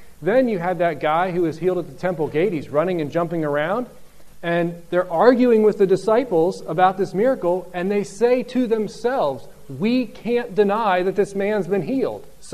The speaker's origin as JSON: {"language": "English", "country": "United States", "said": "would I as an American, would you as whatever nationality you are"}